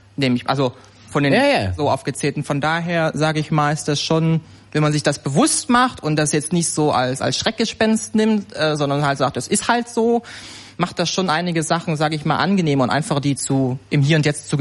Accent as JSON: {"language": "German", "region": "East Germany", "country": "Germany", "said": "Ich komme aus Ostdeutschland."}